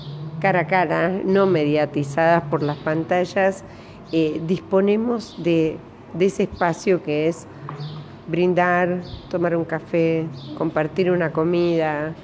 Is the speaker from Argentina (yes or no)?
yes; Puerto Madryn, Chubut, Argentina; now in Buenos Aires, Argentina; yo soy de Puerto Madryn, Chubut. Nací en el sur, en la Patagonia. Vivo en Buenos Aires.